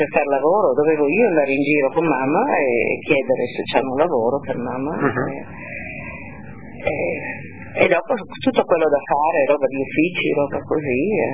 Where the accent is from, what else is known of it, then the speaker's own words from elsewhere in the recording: Veneto, Italy; first language Venetian; Italian is a second language; perché siamo veneti, parlava dialetto veneto. Io ho cominciato a parlare l'italiano più dopo ho conosciuto Roberto